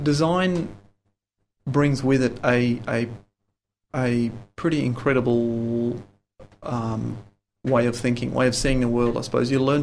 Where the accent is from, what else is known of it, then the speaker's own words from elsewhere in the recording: Australia; a pretty lovely place to grow up, actually.